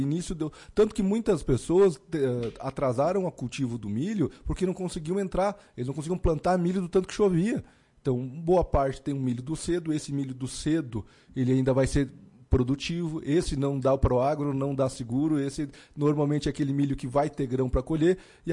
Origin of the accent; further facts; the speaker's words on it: Santa Catarina, Brazil; also born or lived in Vacaria; now in Lagoa Vermelha, Brazil; eu sou catarinense, mas moro há muitos anos aqui no Rio Grande do Sul, em Lagoa Vermelha, e já morei em Vacaria também.